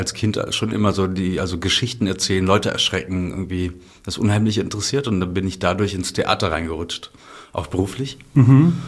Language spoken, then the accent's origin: German; Berlin, Germany; Hier in Kreuzberg